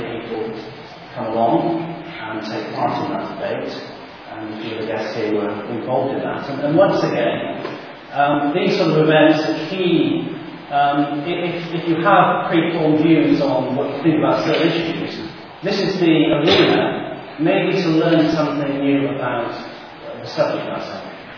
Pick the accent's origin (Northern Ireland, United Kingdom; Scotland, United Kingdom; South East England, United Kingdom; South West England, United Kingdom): South West England, United Kingdom; Swindon; As being born and bred in Swindon, I'm delighted to be chairing this debate.